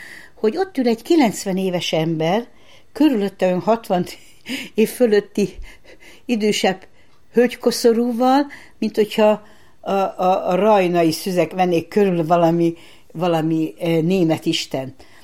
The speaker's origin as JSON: {"language": "Hungarian", "country": "Hungary", "said": "legyünk büszkék arra, hogy magyarok vagyunk 1000 éve itt ebben a Kárpát-medencében"}